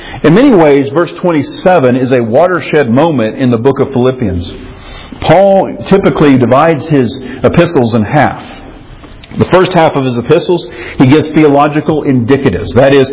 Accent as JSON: {"language": "English", "town": "Powder Springs", "region": "Georgia", "country": "United States", "tie": "born or raised there", "said": "I grew up in Powder Springs. My parents lived in Powder Springs from the moment that I was born."}